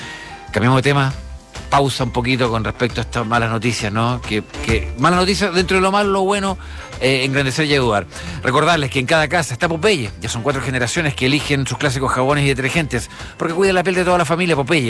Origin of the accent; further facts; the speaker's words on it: Chile; no vamos a decir que somos así los chilenos